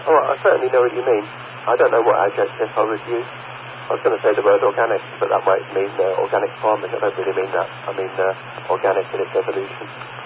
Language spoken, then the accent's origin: English; United Kingdom; accent: British; I don't think my accent is the best example of the British accent, but I'll do my best.